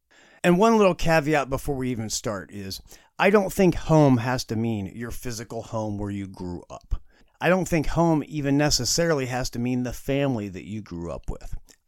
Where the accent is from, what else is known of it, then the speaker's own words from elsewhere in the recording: Indianapolis, Indiana, United States; I grew up in Indianapolis. It's been a long time since I lived in Indianapolis. But for me, for a long time, that was home base.